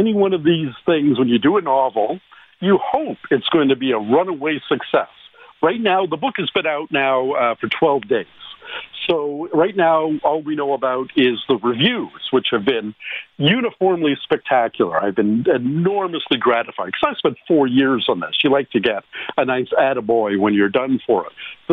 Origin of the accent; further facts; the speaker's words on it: Ottawa, Ontario, Canada; born there; I was born in Ottawa, but only lived there for 4 months.